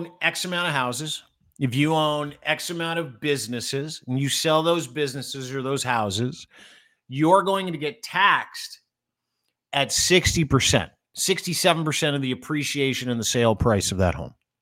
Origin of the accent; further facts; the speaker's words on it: Canada; I'm like, I'm Canadian.